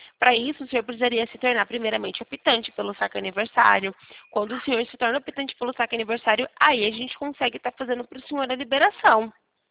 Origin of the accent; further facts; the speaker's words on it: São Paulo, Brazil; eu sou aqui de São Paulo.